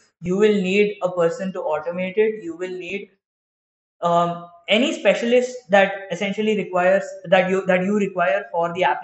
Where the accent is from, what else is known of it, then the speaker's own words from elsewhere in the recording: India; being very Indian of me, jugadify a situation